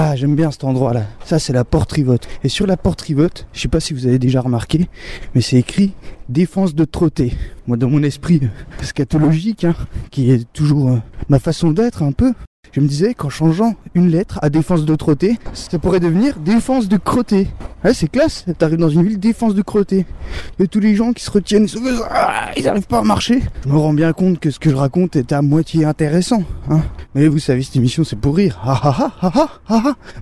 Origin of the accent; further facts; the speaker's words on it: Pontarlier, Bourgogne-Franche-Comté, France; also born or lived in Besançon; je suis né à Besançon, mais j'ai vécu plus de 15 ans à Pontarlier. Donc c'est presque ma ville natale, c'est ma ville de grandissement